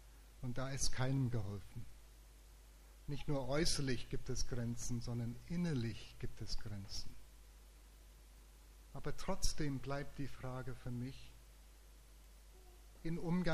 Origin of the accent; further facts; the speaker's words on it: England, United Kingdom; now in Germany; so als Engländer in Deutschland